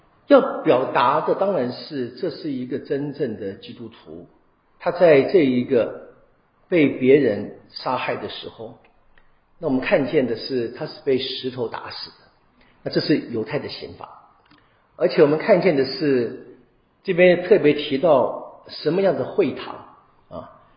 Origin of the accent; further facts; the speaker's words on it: Taiwan; now in United States; 像我们台湾人在美国